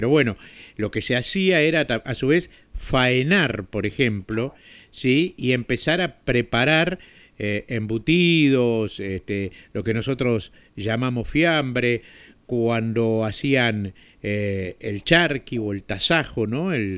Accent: Montevideo, Uruguay; Yo recuerdo que cuando era chico vivía en el Uruguay, en la ciudad de Montevideo

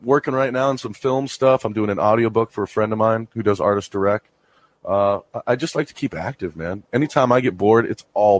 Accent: Denver, Colorado, United States; also born or lived in Sacramento; I was born in Sacramento, raised in Denver, Colorado.

